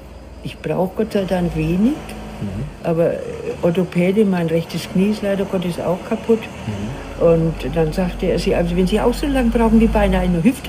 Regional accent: Wassertrüdingen, Bavaria, Germany; Ich habe auch erlebt, wie die Amerikaner in Wassertrüingen einmarschiert sind.

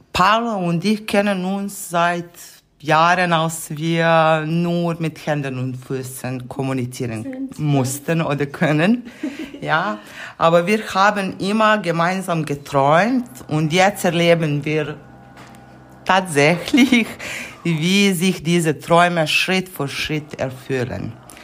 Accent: Serbia; German is a second language; now in Heide, Germany; Also, ich komme ursprünglich aus Serbien. In Heide bin ich lange genug, um die allerbeste Kaffee zu entdecken.

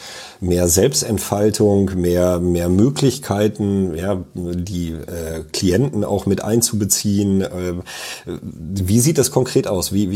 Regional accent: North Rhine-Westphalia, Germany; kommen wir tatsächlich aus dem Sauerland

